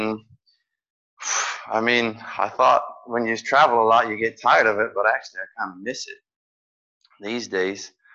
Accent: Brazil; I grew up in Brazil, and I lived in Brazil, and we were going to come to the States for the summer

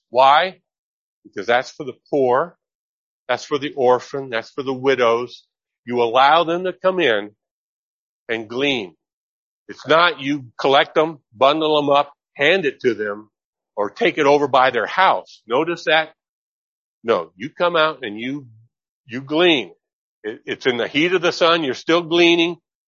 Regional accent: California, United States; You know, I grew up in California. All my relatives were all in New England.

